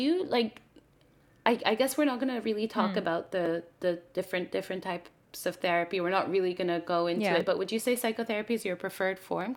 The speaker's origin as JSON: {"language": "English", "country": "Egypt", "said": "obviously because I'm from Egypt."}